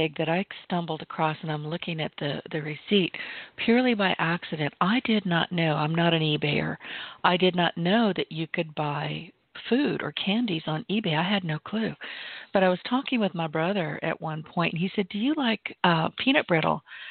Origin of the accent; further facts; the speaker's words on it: Louisiana, United States; which makes it all the better because I'm from Louisiana.